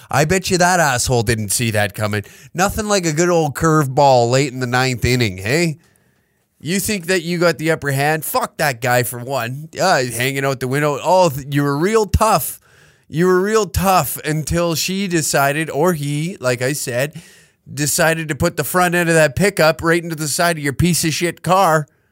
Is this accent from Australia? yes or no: no; Canada; It's good being Canadian, eh? Looking at all the Americans having a great time, you know?